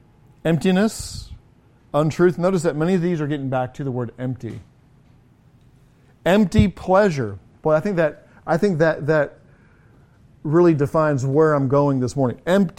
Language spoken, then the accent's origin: English; England, United Kingdom; I grew up in England, so we watched a lot of tennis.